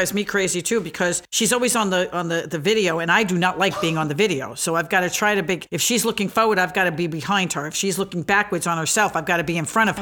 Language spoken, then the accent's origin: English; Brooklyn, New York, United States; born there; accent: New York; now in New Jersey, United States; I live at the Jersey Shore now, but I was born in Brooklyn.